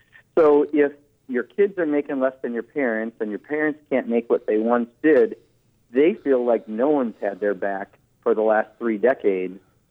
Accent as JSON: {"language": "English", "town": "Kenosha", "region": "Wisconsin", "country": "United States", "tie": "born or raised there", "said": "Kenosha, as you know, is my hometown, and you know, grew up there. Still know a lot of people down there."}